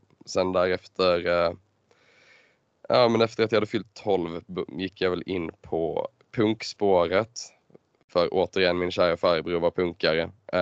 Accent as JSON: {"language": "Swedish", "town": "Ludvigsborg", "region": "Skåne", "country": "Sweden", "tie": "born or raised there", "said": "23 år gammal, född och uppvuxen i Ludvigsborg, Skåne."}